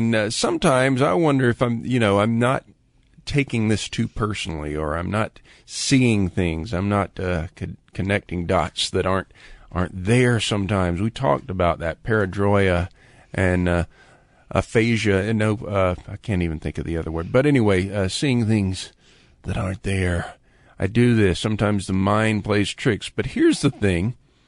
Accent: Lakeland, Florida, United States; a newspaper from Lakeland, Florida, my hometown, in the 1890s. We had some family that had already come to Lakeland by 1890

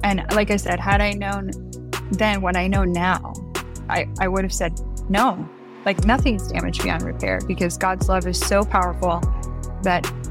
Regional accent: New York, United States; I was born and raised in New York and Long Island. And I'm one of six kids.

